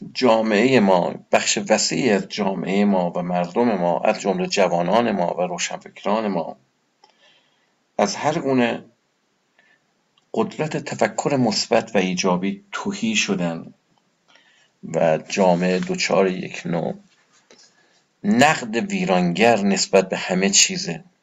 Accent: Iran; من به عنوان یک ایرانی، به عنوان کسی که در این آب و خاک زندگی میکنه

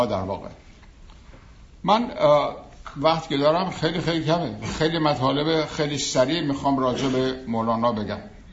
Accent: Tehran, Tehran Province, Iran; moved away as an adult; now in Chicago, United States; از 1966 از تهران اومدم، خیلی سال پیش، 50 سال پیش.

